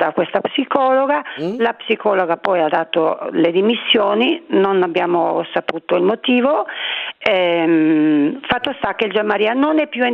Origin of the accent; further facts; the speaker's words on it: Friuli-Venezia Giulia, Italy; now in Lombardy, Italy; io oltretutto non sono neanche di queste zone, sono friulana, quindi trapiantata qui in Lombardia ormai da tantissimi anni